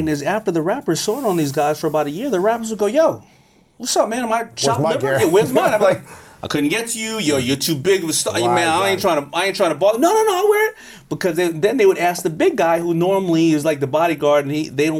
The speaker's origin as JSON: {"language": "English", "town": "Hollis", "region": "New York", "country": "United States", "tie": "born or raised there", "said": "I grew up in Hollis, Queens, and everybody's from Hollis, Queens."}